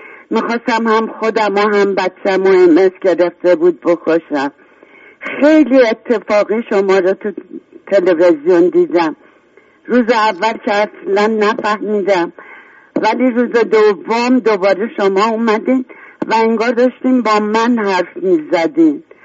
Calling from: Tehran, Tehran Province, Iran; از تهرانم، نزدیک 80 سالمه.

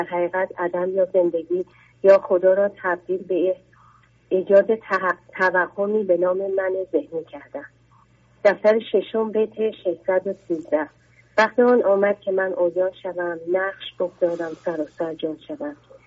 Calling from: Tehran, Tehran Province, Iran; از تهران هستم.

